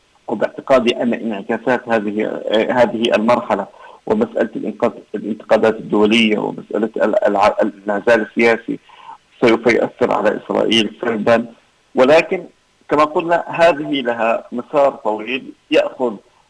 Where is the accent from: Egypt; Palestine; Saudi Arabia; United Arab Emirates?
Palestine; وإن كنا نحن يعني بشكل عام كفلسطينيين لا نأخذ هذه التقارير بعين الحسبان